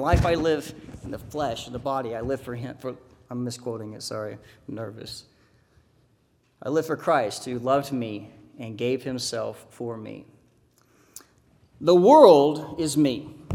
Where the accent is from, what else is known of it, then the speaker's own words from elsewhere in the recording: Texas, United States; I'm going to butcher his name. I'm from West Texas.